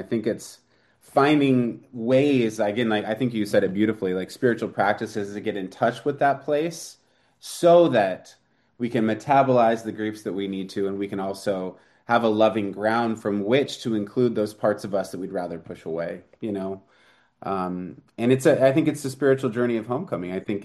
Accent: San Clemente, California, United States; also born or lived in Costa Mesa; I grew up in San Clemente, which is a sort of sleepy little beach town down south. And then I lived in like Costa Mesa, Newport Beach area for a while

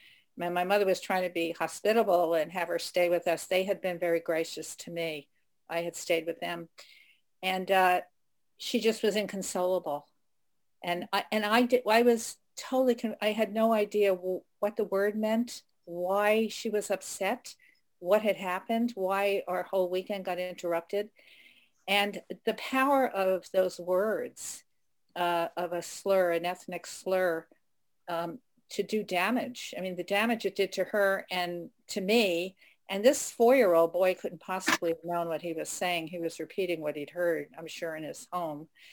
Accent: New York City, New York, United States; I grew up in New York City in Manhattan, very Irish Catholic area.

